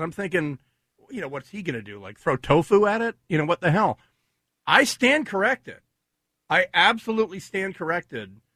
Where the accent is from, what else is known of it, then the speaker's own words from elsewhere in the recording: Honolulu, Hawaii, United States; No, I grew up in Hawaii, and it was funny. My dad actually was a Navy corpsman on Okinawa in the actual war, and we lived in a Japanese neighborhood in Honolulu, east of Oahu.